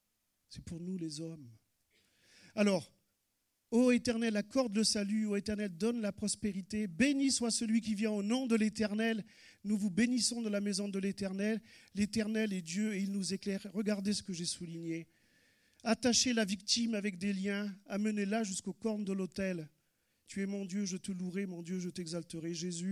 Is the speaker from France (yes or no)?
yes; Nîmes, Occitanie, France; nous on contemple des ruines chez nous à Nîmes